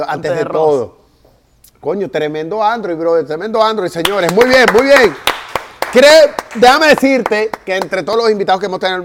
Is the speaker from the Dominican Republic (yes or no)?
no; Venezuela; que los venezolanos en la industria musical seamos una fuerza como los boricuas en unos años